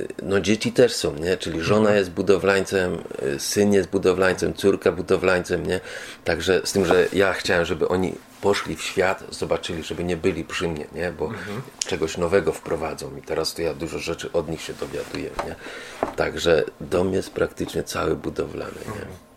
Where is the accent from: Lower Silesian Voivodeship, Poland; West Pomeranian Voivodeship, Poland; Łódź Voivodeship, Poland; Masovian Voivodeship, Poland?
Lower Silesian Voivodeship, Poland; Słupiec; Ja ze Słupca jestem. Ze Słupca od urodzenia